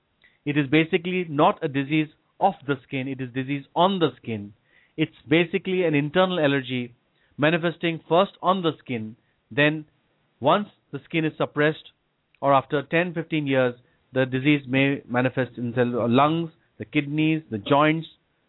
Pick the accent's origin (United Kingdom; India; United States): India; I've been born and brought up in India. Right from birth, I've been here.